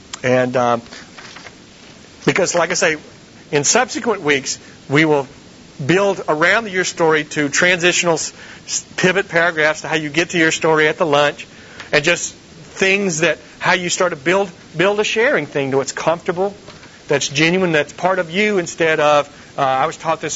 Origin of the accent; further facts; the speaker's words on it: Southern United States, United States; or down where I grew up in the Bible Belt or something